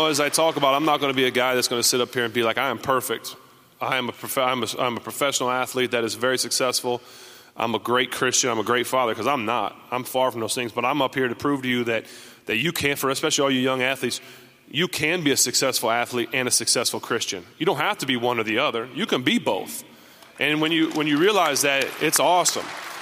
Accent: Findlay, Ohio, United States; So we grew up with dogs, and my hometown, Findlay, Ohio, I've got some friends on the police force

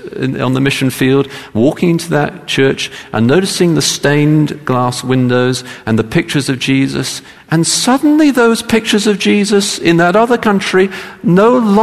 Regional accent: England, United Kingdom; I grew up in England, in the Church of England

